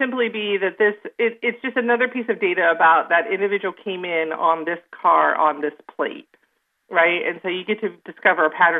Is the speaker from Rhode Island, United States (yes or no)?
no; Ohio, United States; I'm from Ohio.